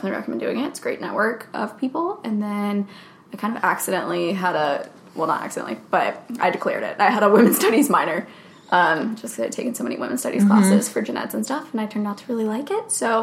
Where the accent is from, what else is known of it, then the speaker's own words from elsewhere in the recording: North Carolina, United States; now in Los Angeles, United States; I went to the University of North Carolina in Chapel Hill, and I'm from North Carolina, went to school there, loved it, and then, now I'm living in LA.